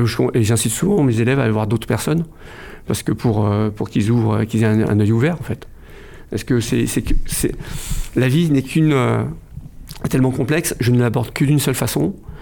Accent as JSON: {"language": "French", "country": "France", "tie": "born there", "said": "mes parents sont d'origine vietnamienne et je suis né en France."}